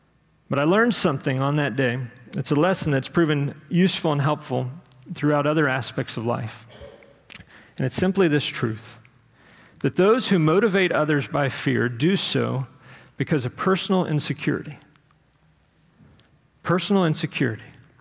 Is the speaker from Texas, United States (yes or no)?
yes; Texas, United States; I always say bitumen because I'm from Texas, but I'm trying to say it the right way now, so I apologize.